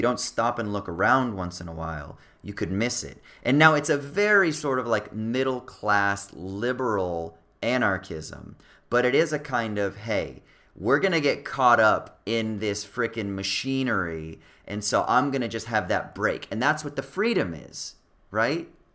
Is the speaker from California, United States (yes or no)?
yes; California, United States; So I'm from Orange County.